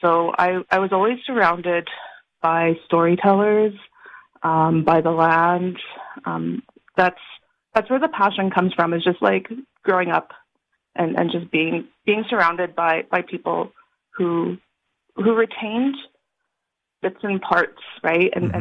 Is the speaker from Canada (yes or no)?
yes; Saskatchewan, Canada; I'm a band member of the Montreal Lake Cree Nation, and I'm also Métis. So, like, on my dad's side, we're from Montreal Lake Mawanosa, and my mom's side, they're Métis from the Park Valley area.